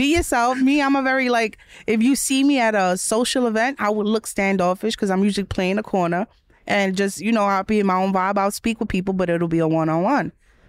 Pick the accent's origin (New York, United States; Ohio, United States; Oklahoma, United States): New York, United States; New York City; A lot of people don't have that experience, but as a New Yorker, that's how we build our friendships.